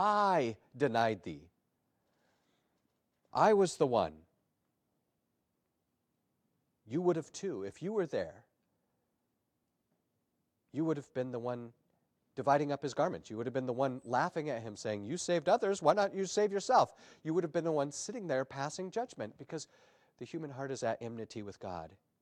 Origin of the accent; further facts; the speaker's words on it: Colorado, United States; growing up in Colorado, it was wonderful to go visit some of the mines in the abandoned mines in places in the mountains